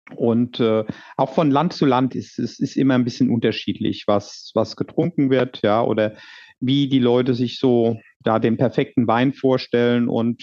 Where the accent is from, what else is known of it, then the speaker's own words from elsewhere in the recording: Horweiler, Rhineland-Palatinate, Germany; ich bin in Horweiler auch aufgewachsen, ja, genau. Also schon seit Kindesbeinen an lebe ich da, also auf dem gleichen Grundstück